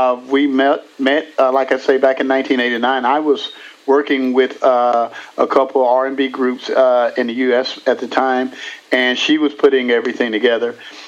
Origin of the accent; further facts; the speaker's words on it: Houston, Texas, United States; Okay, well, I originally, you know, I'm from Houston, Texas